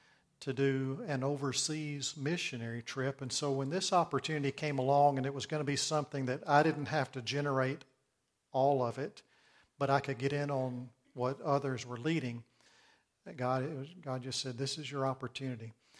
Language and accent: English; Memphis, Tennessee, United States; when I was a teenager, growing up in Memphis, Tennessee